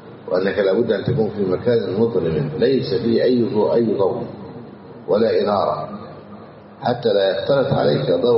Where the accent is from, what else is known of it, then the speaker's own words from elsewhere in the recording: Egypt; متمثلة الآن عندنا في مصر في وزارة الأوقاف